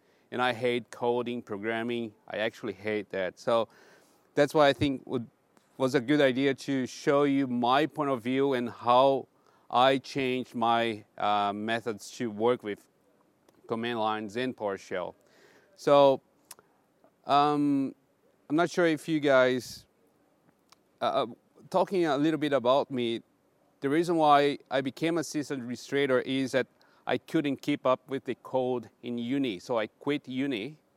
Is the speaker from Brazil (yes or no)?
yes; Brazil; English is a second language; now in Canberra, Australia; I'm from Canberra, but I'm originally from Brazil, so that's where this accent comes from.